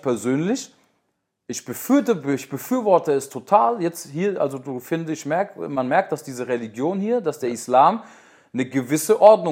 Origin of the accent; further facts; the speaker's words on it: Germany; Bruder, wir kommen beide aus Deutschland, auch so ein bisschen aus den Hotspots.